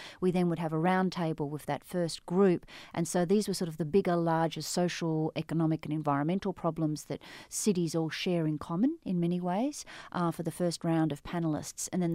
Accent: Sydney, New South Wales, Australia; also born or lived in Melbourne, Australia / Vienna, Austria; now in United States; I'm an Australian, and I moved to the United States around about 9 years ago now. I grew up in Sydney, Australia, and I spent quite a bit of time in Melbourne, Australia, and some time in Europe as well. I went to school in Vienna.

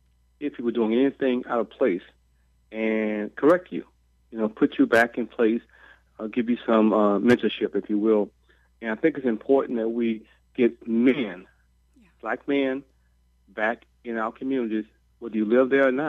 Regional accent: Baton Rouge, Louisiana, United States; when I grew up in South Baton Rouge, you know, we had not only my father and uncle in my household

